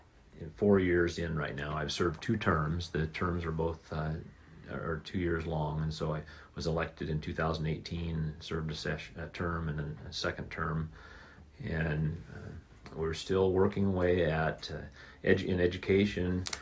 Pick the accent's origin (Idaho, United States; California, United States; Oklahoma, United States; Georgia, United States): Idaho, United States; Bonners Ferry; also born or lived in Washington; we were back home by the time before I can remember. And so I grew up on Pine Street a little bit, and then we moved to Bonner's Ferry. So I grew up, been here all my life, other than my Navy time